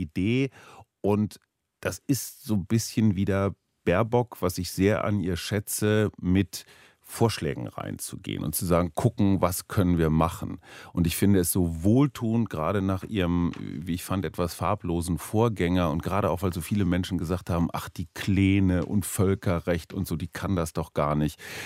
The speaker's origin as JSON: {"language": "German", "region": "Berlin", "country": "Germany", "said": "Also wir als Berliner sind ja große Anhänger der Luftbrücke."}